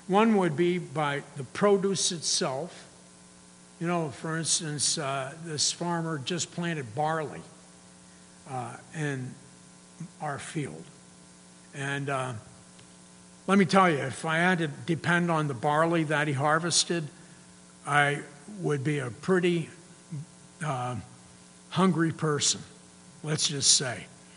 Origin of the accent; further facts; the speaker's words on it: Missouri, United States; because we're from Missouri, and in Missouri, you get a portion of the crop.